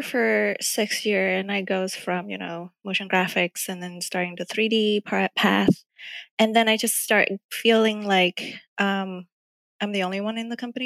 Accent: Vietnam; English is a second language; now in United States; Yeah, so I'm from Vietnam

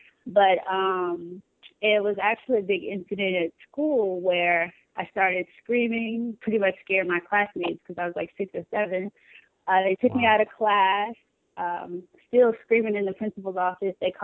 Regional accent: Vicksburg, Mississippi, United States; I grew up in Vicksburg, Mississippi.

